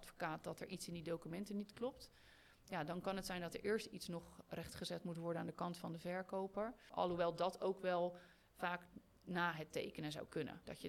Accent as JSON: {"language": "Dutch", "country": "Netherlands", "lives_now": "Portugal", "said": "Ja, ik denk dat wij als Nederlanders, dat wij altijd alles heel goed willen uitzoeken."}